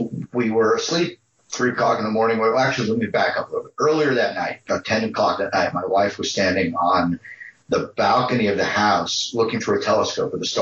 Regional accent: Long Island, New York, United States; I grew up on Long Island, but my father, you know, since I was a child, had a weekend place way upstate New York

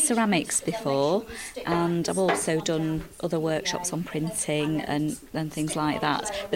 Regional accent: Ripon, Yorkshire and the Humber, United Kingdom; I'm from Ripon.

